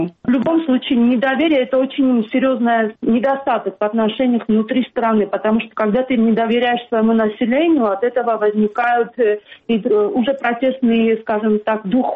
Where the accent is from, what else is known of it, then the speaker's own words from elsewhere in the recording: Akhalkalaki, Samtskhe-Javakheti, Georgia; почему я из Ахалкалаки поехала туда